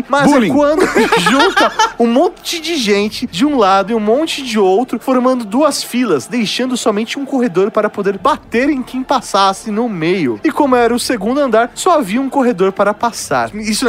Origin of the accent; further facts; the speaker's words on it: Belo Horizonte, Minas Gerais, Brazil; Sou de Belo Horizonte, Minas Gerais, tenho 32 anos.